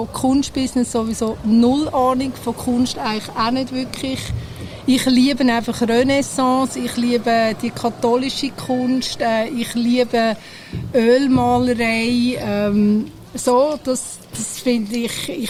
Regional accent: Zurich, Switzerland; also born or lived in Bernese Oberland; ich bin im Zürich-Oberland aufgewachsen und ich habe 19 Jahre im Berner Oberland in einem Bauernhof gelebt, also wirklich weit

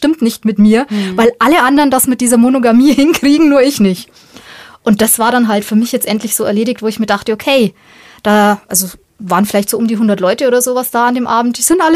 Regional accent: Regensburg, Bavaria, Germany; weil es auch nicht eben in der Nähe von Regensburg war, wo ich herkomme

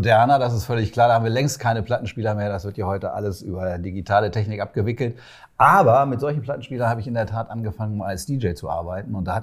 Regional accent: Lauenau, Lower Saxony, Germany; Bei uns in Lauenau, ich komme aus Lauenau.

